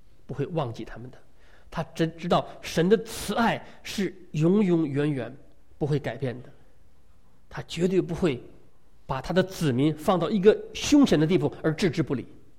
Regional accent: China; 他知道我是中国人

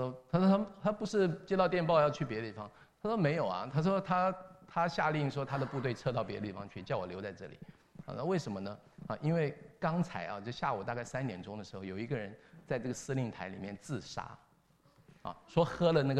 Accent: Taiwan; 鬼节啊，在台湾是很那个时候，现在也是这样，非常迷信的。就我们小时候在七月啊

